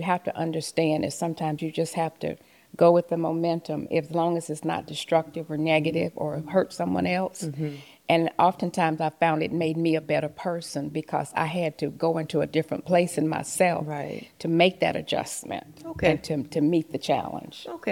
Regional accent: Lenoir, North Carolina, United States; also born or lived in Winston-Salem; I was born in Winston-Salem, okay. North Carolina. She lived there for early part of, until I was about eight. And then my mom remarried, and we moved to Lenore, North Carolina, where I grew up and went to school

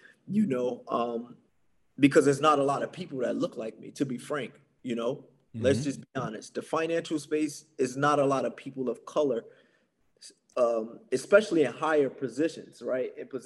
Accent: Newark, New Jersey, United States; just kind of growing up in Newark and, you know, a rough environment, it kind of built that grit.

